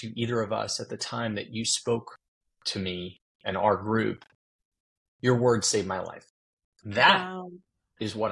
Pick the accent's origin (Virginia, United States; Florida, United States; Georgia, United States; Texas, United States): Virginia, United States; We have now moved the vast majority of hospitals in Virginia, my home state.